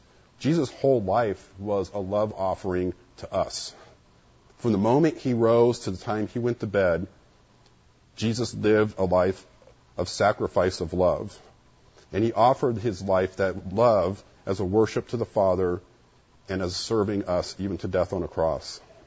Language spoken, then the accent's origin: English; Ohio, United States; my grandparents used to come out during the winter because I'm from Ohio. And it gets cold in the winter